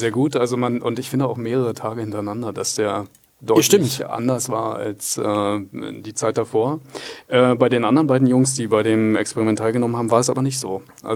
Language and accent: German; Berlin, Germany; aus Berlin.